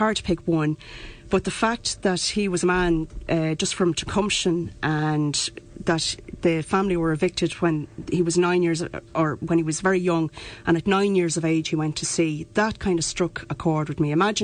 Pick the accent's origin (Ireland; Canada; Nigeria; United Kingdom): Ireland; New Ross, Leinster; I'm a yellow belly, and I went to school there, and I was always, I was in the Sea Scouts